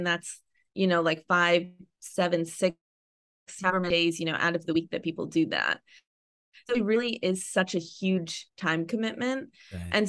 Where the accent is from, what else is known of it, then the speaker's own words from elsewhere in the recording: Northeast, United States; now in Los Angeles, United States; I mean, I grew up in the Northeast, like actually very close to Delaware.